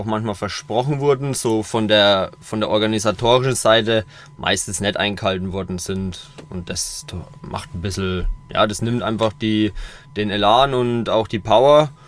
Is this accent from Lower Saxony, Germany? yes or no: no; Coburg, Bavaria, Germany; Und bei uns zu Hause in Coburg gab es gar nichts.